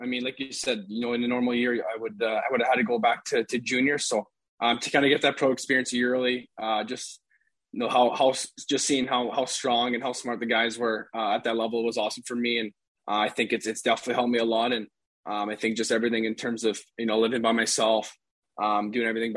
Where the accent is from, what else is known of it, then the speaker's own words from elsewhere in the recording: Toronto, Ontario, Canada; And from my family, obviously we're from Toronto, so we've seen we've been to a few Leaf games when I was younger